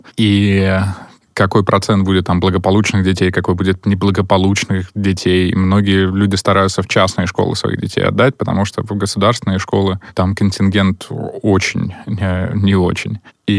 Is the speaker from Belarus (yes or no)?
no; Russia; moved away as an adult; я уезжал из России в 2006-2007 году, вот только закончились 90-е, в 90-х я закончил школу, поступил в институт, в аспирантуру, оттуда поехал в Америку